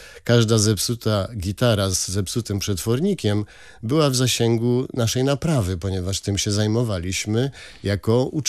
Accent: Silesian Voivodeship, Poland; Ja jestem ze Śląska, więc to specyficzny rodzaj instrumentów.

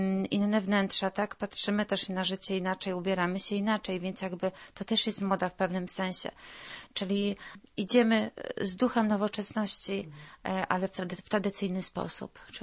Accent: Masovian Voivodeship, Poland; u mnie w moich terenach, gdzie ja się wychowałam się na Mazowszu

